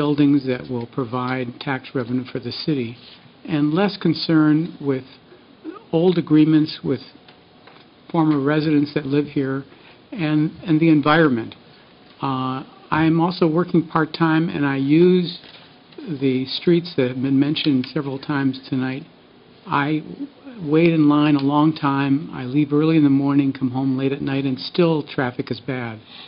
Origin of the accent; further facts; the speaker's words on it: San Francisco, California, United States; moved away as an adult; I'm originally from San Francisco. I lived there 40 years. I came here in March of 2014.